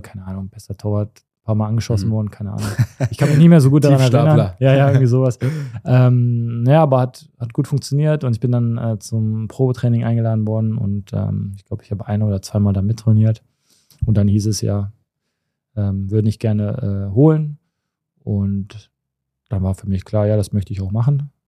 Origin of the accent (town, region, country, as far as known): Cologne, North Rhine-Westphalia, Germany; born or raised there